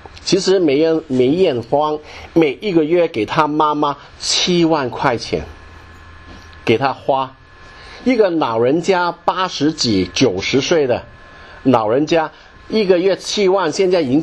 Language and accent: Chinese; Hong Kong; 我们香港人说有求别应的黄大仙庙。